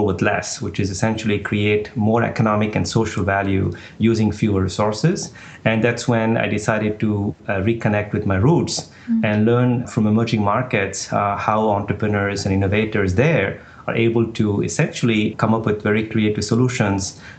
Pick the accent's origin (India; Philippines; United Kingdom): India; I grew up in India in the 70s